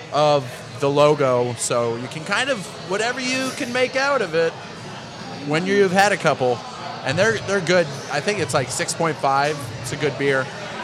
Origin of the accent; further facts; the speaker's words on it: St. Louis, Missouri, United States; I have a buddy from high school. We're both from St. Louis